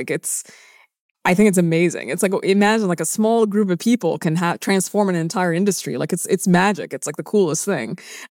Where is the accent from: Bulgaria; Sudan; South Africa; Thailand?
Sudan; English is a second language; also born or lived in Saudi Arabia / United Arab Emirates / United Kingdom; now in United States; So I'm originally from Sudan. That's where my parents are from. I lived in Saudi Arabia, in the Emirates, in the UK. I immigrated to the US when I was 24 years old.